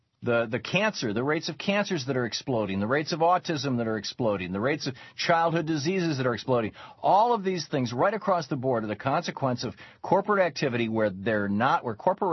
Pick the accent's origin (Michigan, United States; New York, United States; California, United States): Michigan, United States; Lansing; also born or lived in Detroit; I grew up in Michigan, right? I grew up in the Midwest. I lived in Detroit. We lived near Chicago. I grew up in Lansing.